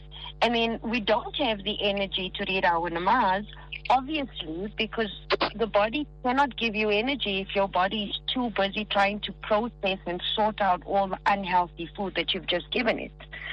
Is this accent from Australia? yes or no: no; South Africa; sometimes I feel like we are South African obsessed with savories and prepping months before.